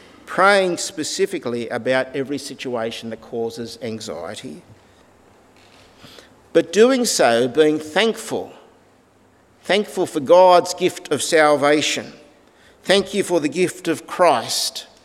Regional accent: Australia; I'm an Australian. I like being an Australian. It's who I am. I can't be someone that I'm not. Australia is my homeland.

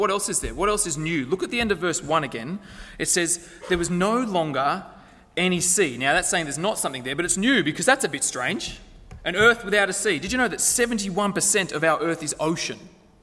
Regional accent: Lithgow, New South Wales, Australia; But me, growing up in Lithgow, the canal was the closest thing we had to the beach.

